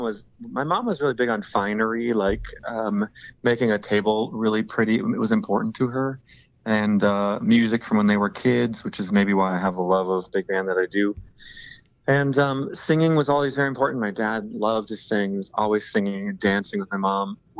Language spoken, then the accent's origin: English; Iowa, United States; the pork producers in Iowa, because I grew up in Iowa, and all these different people.